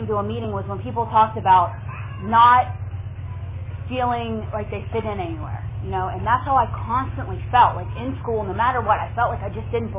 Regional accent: Bethel Park, Pennsylvania, United States; So I'm from Pittsburgh, and I'm from a suburb outside of Pittsburgh. It's called Bethel Park.

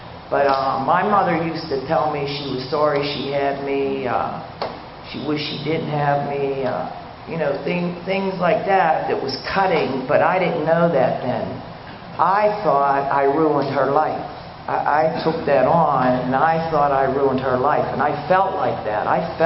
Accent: Pittsburgh, Pennsylvania, United States; I grew up over on Penn and Main Street, the cusp of Lawrenceville, Bloomfield, and Garfield, and I covered all areas by the time I was 10.

